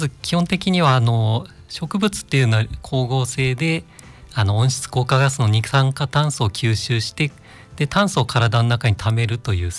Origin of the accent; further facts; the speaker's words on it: Sapporo, Hokkaido, Japan; ずっと札幌でした。